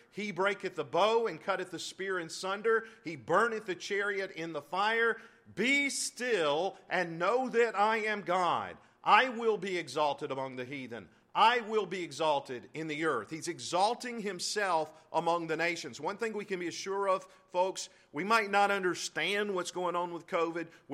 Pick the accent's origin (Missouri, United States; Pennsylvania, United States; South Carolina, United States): South Carolina, United States; I led a group of senior citizens to Charleston, South Carolina, in my home state